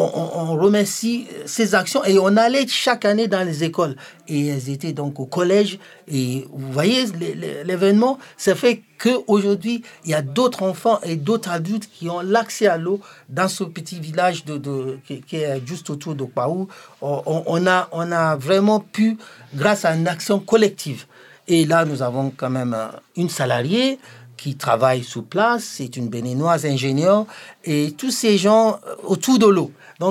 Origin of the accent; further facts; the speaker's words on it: Nigeria; d'ailleurs je suis originaire du Nigeria